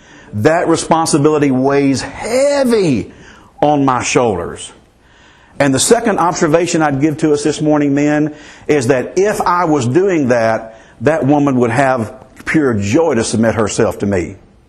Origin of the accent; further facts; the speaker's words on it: Mississippi, United States; at least where I grew up in Mississippi, very conservative, very traditional.